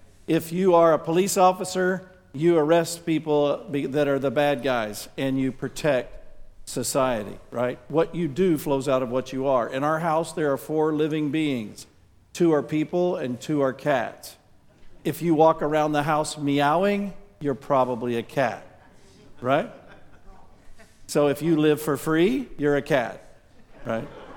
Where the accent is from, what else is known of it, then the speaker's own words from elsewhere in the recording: Dallas, Texas, United States; But since I'm from Dallas, we put up blue today, because everybody knows God is at Dallas.